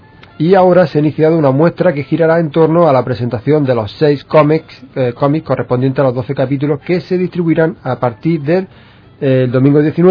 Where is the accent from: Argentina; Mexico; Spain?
Spain; Andalusia; como andaluces, yo creo que debemos sentirnos satisfechos.